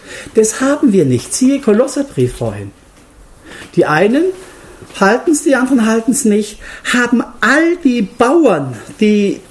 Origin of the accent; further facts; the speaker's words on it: Germany; Du bist in Luxemburg und ich bin Deutscher, auch dort gewesen.